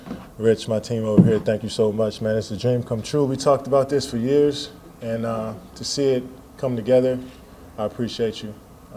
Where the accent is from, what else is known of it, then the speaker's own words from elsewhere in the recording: Maryland, United States; I was a student athlete, and I'm coming from Maryland. I've never been to Texas before.